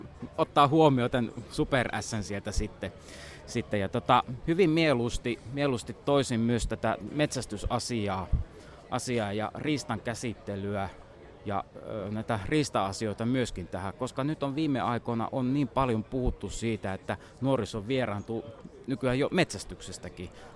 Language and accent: Finnish; Mikkeli, South Savo, Finland; now in Ristiina, Finland; Mä oon syntyisin Mikkelistä täältä hyvin tätä keskusta-alueelta. Nykyään asun Ristiinassa. En asu Ristiinan aivan keskustassa, vaan vähän siellä syrjässä.